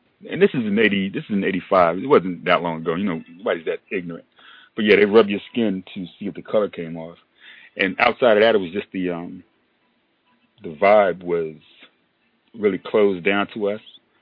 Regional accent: the South, United States; I grew up in the South. I'm from the South. I'm Southern.

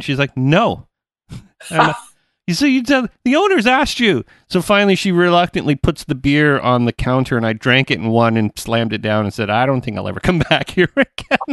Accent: Canada; And we're only Canadian and you're only American.

